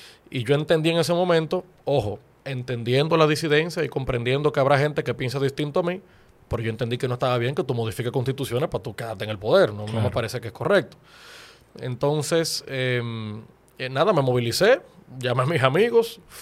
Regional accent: Dominican Republic; No era que yo era indiferente de lo que pasaba en mi país.

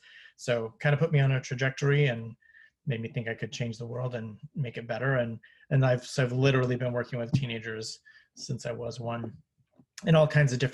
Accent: Seattle, Washington, United States; I hail from Seattle, and I have been working with teenagers since I was one.

